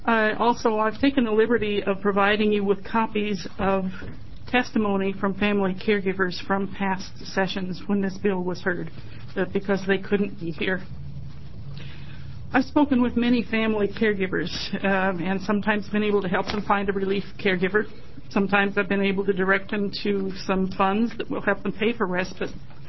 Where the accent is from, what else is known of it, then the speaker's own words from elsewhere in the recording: Burns, Oregon, United States; now in Aloha, United States; I live in Aloha, but I'm originally from Burns, and I still miss the smell of sagebrush. I grew up in Harney County many long years ago